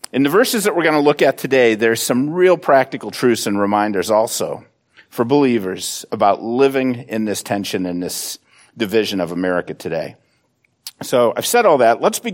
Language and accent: English; United States; So I just say, yeah, I'm an American.